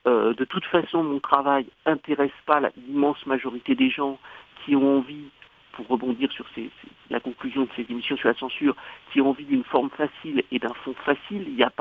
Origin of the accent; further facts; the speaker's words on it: France; quand je dis que je suis un pur français